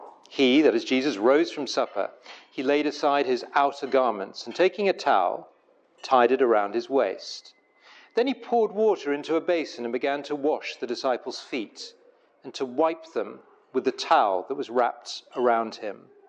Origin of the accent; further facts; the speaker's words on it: England, United Kingdom; Yeah, it's my way of saying I am English.